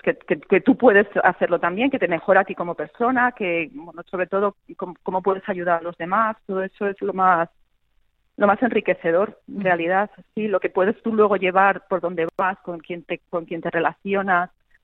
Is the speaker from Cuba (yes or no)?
no; Spain; yo, bueno, pues soy mayor, ya, vamos, mayor que tú por la voz que te oigo, pero yo crecí en España en los 70, los 80